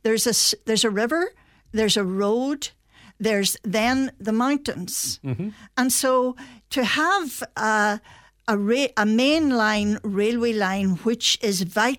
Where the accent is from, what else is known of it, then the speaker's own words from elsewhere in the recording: Buncrana, Ulster, Ireland; I'm from Donegal, I'm from Buncrana. I come to Letterkenny every week